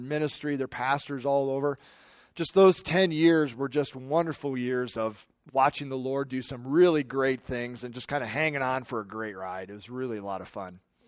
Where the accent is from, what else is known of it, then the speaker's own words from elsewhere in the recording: Midwest, United States; growing up in the Midwest and all of that, that when I got to Albania and I saw another side of life